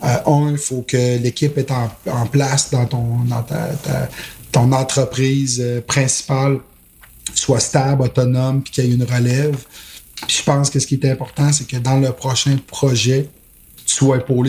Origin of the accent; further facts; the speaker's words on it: Quebec, Canada; je suis un Québécois fier de ses racines.